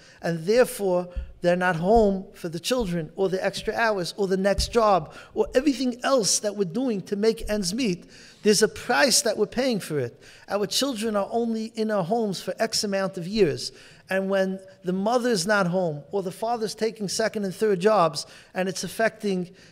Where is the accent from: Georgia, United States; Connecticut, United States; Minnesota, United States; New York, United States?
New York, United States; Brooklyn; Where I grew up in Flatbush and Borough Park, there were many, what they call two-family homes.